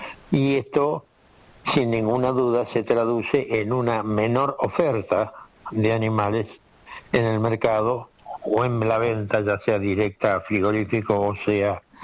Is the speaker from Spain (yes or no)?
no; Argentina; que nosotros como argentinos despreciamos